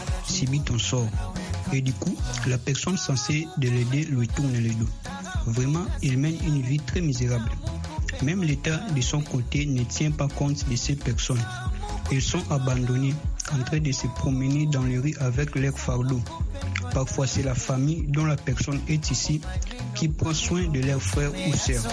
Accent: Kinshasa, DR Congo; Depuis Kinshasa. Chez nous, en RDC, précisément à Kinshasa

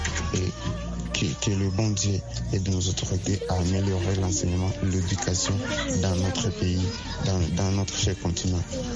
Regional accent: DR Congo; chez nous au Congo

